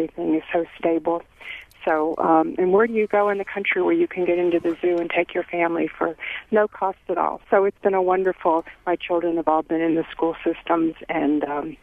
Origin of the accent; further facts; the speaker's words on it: Florida, United States; I'm actually from Florida